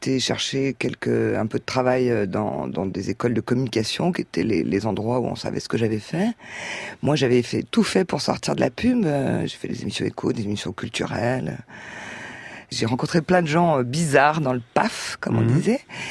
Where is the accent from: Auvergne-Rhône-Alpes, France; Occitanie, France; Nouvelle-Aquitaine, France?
Auvergne-Rhône-Alpes, France; Lyon; Quand on vient de Lyon, Paris c'est comme dans du beurre quoi.